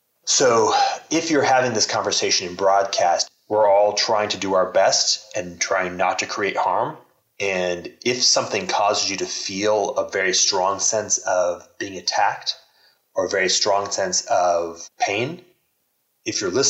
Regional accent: Texas, United States; I grew up in Texas in the 1970s in America.

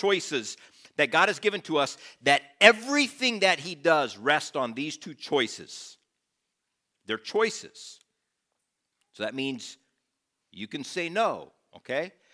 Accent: Clona, Iowa, United States; moved away as an adult; also born or lived in Grenada; now in Minnesota, United States; I grew up in Clona, Iowa, so that's Midwest, so there's a little connection there.

